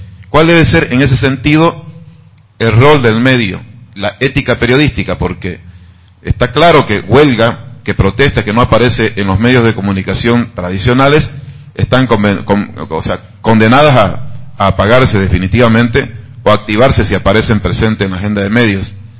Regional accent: Bolivia; Yo vengo de Bolivia

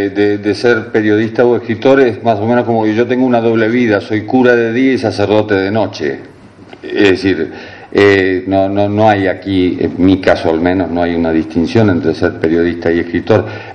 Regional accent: Quilmes, Buenos Aires Province, Argentina; Yo a los 9 años vendía diarios e iba con repartiendo diarios por mi pueblo, Quilmes, en Argentina

